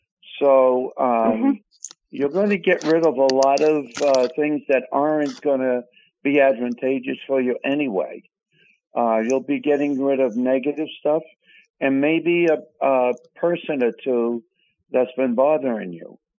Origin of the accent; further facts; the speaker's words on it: Massachusetts, United States; now in New Jersey, United States; about 1990, when I moved to New Jersey from Massachusetts, I was actually doing readings through the handwriting.